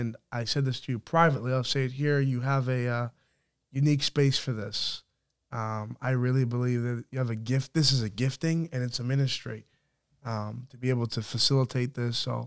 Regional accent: Canada; I would say that I am more Canadian because I grew up here my entire life.

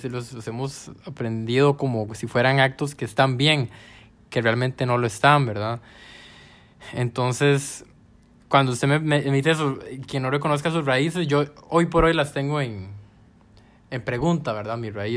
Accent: Costa Rica; a mí hoy por hoy, te soy sincero, me da vergüenza decir yo soy tico

